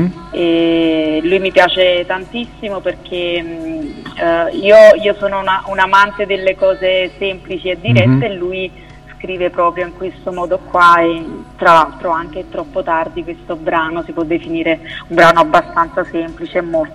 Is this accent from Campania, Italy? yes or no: yes; Naples, Campania, Italy; Perché sono di Napoli, non so se si sente.